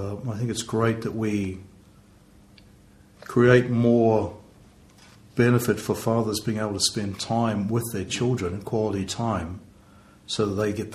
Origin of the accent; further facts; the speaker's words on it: New Zealand; growing up in New Zealand around a very strong Maori culture, and I grew up around these very strong, powerful Maori men